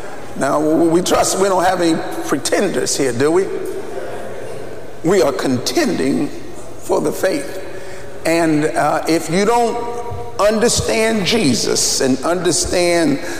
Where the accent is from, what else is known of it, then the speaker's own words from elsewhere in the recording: New York, United States; And when I told him I was from New York